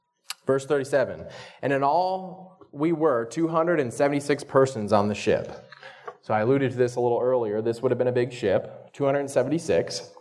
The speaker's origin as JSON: {"language": "English", "region": "North Dakota", "country": "United States", "said": "I come from North Dakota, where the Missouri River is pretty clean. It's the start of the Missouri River."}